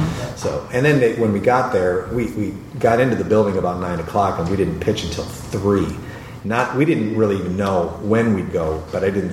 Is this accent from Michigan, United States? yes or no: yes; Detroit, Michigan, United States; born there; and I thought, hey, Joe Muse was born in Detroit. I was born in Detroit.